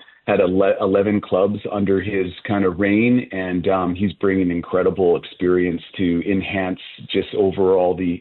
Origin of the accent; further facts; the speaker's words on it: Lethbridge, Alberta, Canada; now in Calgary, Canada; I'm a Canadian myself and born and raised in Lethbridge, Alberta, and moved to Calgary.